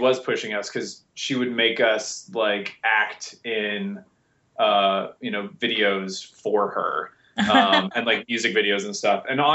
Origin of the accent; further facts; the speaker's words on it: Montana, United States; Growing up in Montana, I was actually really, I don't know, I hate using the word blessed